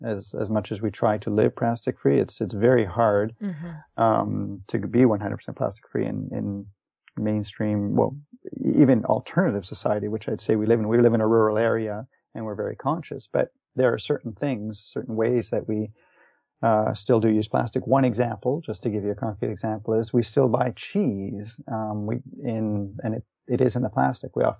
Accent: Winnipeg, Manitoba, Canada; And growing up in Winnipeg, my mother had one.

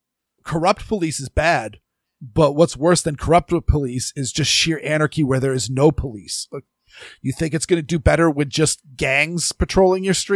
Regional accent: Maine, United States; I grew up in Maine. I'm not a Maine driver anymore. I'm a Massachusetts driver.

